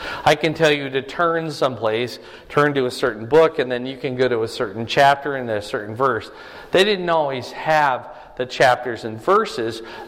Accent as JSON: {"language": "English", "region": "Iowa", "country": "United States", "tie": "born or raised there", "said": "We grew up in Iowa. We know what snow looks like."}